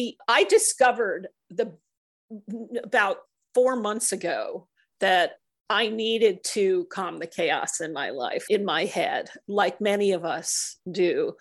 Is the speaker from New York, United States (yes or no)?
yes; New York, United States; He speaks right to my heart because I'm from New York.